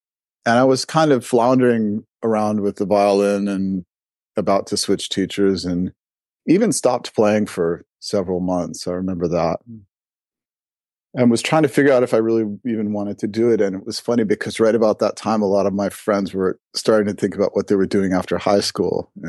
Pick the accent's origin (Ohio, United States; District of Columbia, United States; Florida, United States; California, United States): California, United States; San Diego; I was a Suzuki kid, and I grew up in San Diego, California, and it happened to be right at the time that one of the biggest Suzuki programs in the country was just getting started.